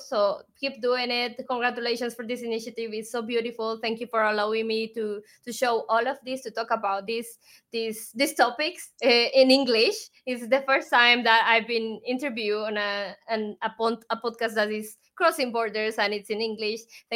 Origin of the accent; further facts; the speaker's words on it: Bolivia; I believe in us and the change we're creating from Bolivia to the world.